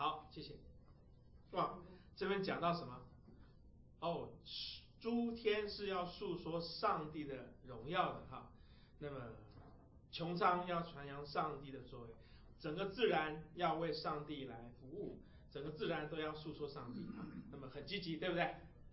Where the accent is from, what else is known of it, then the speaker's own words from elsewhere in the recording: China; 那这我们中国人最了解，是不是？中国不知道换了多少朝代，是不是？